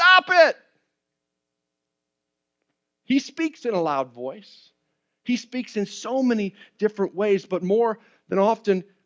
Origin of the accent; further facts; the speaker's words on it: Minnesota, United States; I grew up in Minnesota. It's really cold, all right?